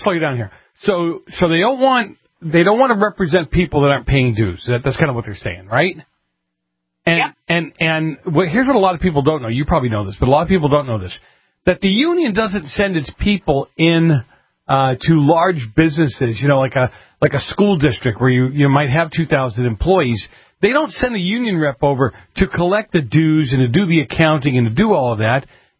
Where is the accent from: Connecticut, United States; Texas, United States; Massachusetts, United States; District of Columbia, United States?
Massachusetts, United States; Boston; growing up in Boston, political corruption was not a big deal.